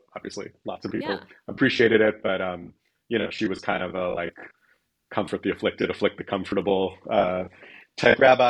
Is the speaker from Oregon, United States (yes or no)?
no; San Francisco Bay Area, California, United States; Yeah, I grew up in California, born in Southern California, but grew up largely in the San Francisco Bay Area. So I'm a NorCal guy.